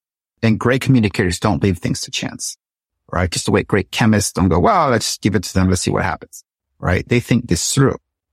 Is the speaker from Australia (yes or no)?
no; Puerto Rico; When I was a little girl growing up in Puerto Rico